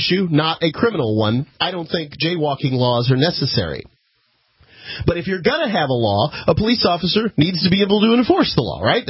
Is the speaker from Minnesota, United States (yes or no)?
no; Bradenton, Florida, United States; also born or lived in Sarasota; So I was born in Sarasota Memorial Hospital, one county south of Manatee, where I grew up. My hometown is Bradenton, Florida.